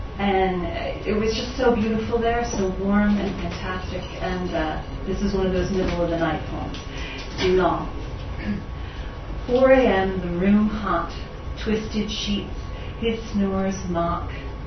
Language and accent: English; Philadelphia, Pennsylvania, United States; I like to walk at night in cities. I grew up in Philadelphia.